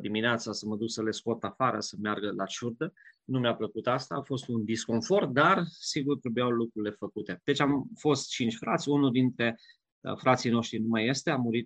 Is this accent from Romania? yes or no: yes; Tămașda, Bihor County, Romania; sunt născut în județul Bihor, într-un sat, am crescut în Tămașda, lângă Salonta, județul Bihor, la vreo 60 de kilometri de Arad, 50 de Oradea, chiar la graniță între Oradea și Arad. Într-o comunitate modestă, sigur, am fost 5 frați, am crescut cu animale